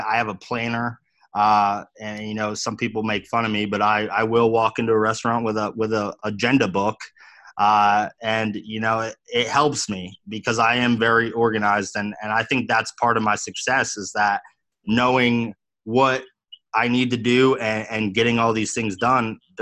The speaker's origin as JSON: {"language": "English", "region": "Pennsylvania", "country": "United States", "tie": "born or raised there", "said": "moving back to my hometown in Northeast Pennsylvania"}